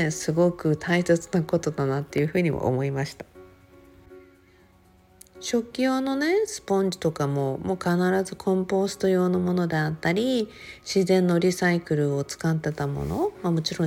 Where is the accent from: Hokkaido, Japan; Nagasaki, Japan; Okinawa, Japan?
Okinawa, Japan; 私は沖縄で生まれ育ったので、